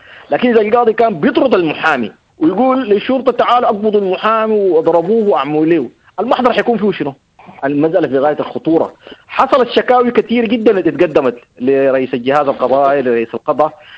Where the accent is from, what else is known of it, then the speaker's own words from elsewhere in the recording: Sudan; ما حصل إلا عندنا في السودان